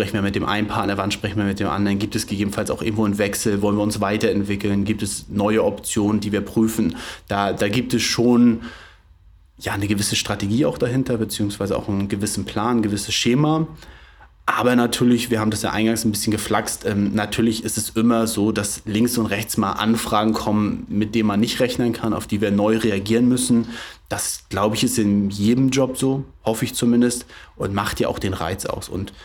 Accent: Flensburg, Schleswig-Holstein, Germany; ich bin gebürtiger Flensburger, bin hier aufgewachsen, bin hier auch zur Schule gegangen, habe hier mein Abitur gemacht, habe dann in Dänemark studiert

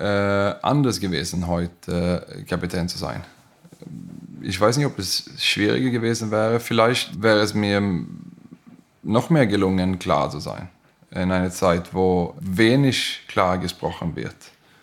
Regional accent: Sweden; German is a second language; diese schöne Teil Schwedens auch sehen. Ist meine Heimat.

